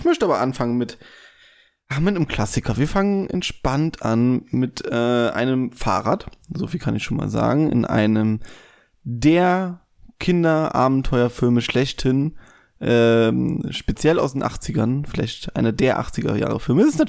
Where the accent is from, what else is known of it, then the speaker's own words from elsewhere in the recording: Eifel, Germany; Und ich komme ja ursprünglich aus der Eifel und da kannst du quasi keine 2 Meter gehen, ohne dass ein Berg kommt oder ein Hügel zumindest.